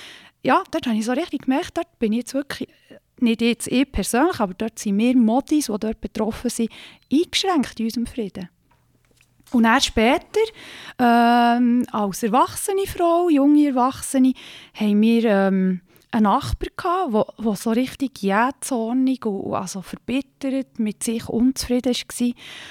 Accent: Köniz, Bern, Switzerland; ich bin in Könitz aufgewachsen.

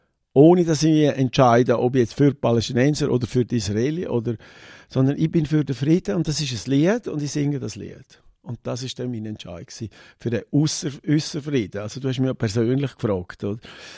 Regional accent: Graubünden, Switzerland; first language Romansh; German is a second language; Ich bin rätoromanisch aufgewachsen, das ist meine Muttersprache.

